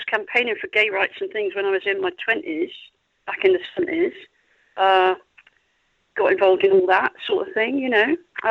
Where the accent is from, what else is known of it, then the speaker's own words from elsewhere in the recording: United Kingdom; I mean, I'm British. I was brought up with comics like The Beano and The Dandy